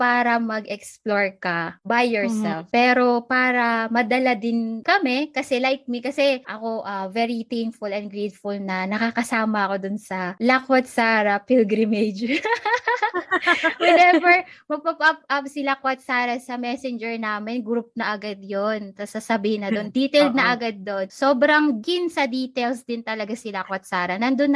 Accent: San Pablo, Calabarzon, Philippines; Kasi, you and me, we are both from Laguna. You from Los Baños. And ako naman, San Pablo City.

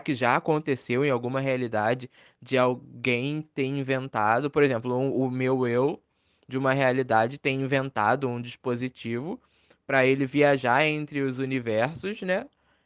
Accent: Brazil; born there; aqui nessa realidade eu tô nasci no Brasil, né?

